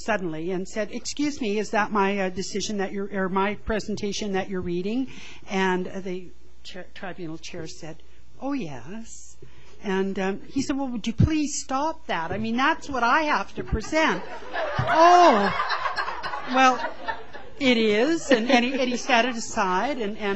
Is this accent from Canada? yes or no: yes; Kamloops, British Columbia, Canada; I am from the Kamloops region, although I live in Salmon Arm.